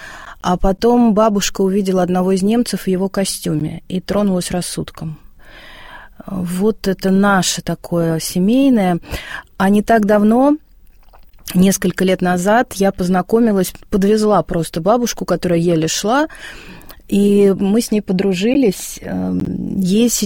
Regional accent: Moscow, Russia; Ну, я москвичка и, собственно, росла в Москве.

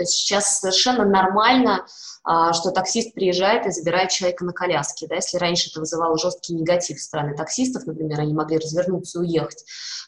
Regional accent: Penza, Penza Oblast, Russia; мы говорим, там, мы из Пензы

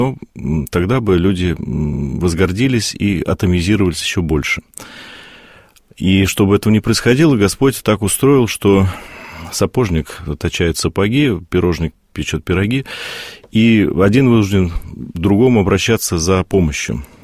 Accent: Moscow, Russia; родился в Москве на Большой Почтовой улице в 1970 году. И в 75-м мы переехали на Таганку с родителями, где, собственно, я вырос.

